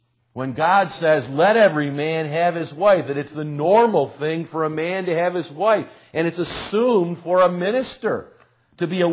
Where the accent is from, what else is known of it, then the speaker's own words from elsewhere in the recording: Boston, New York, United States; We have to, because we're so obscure, say we're from Boston, New York.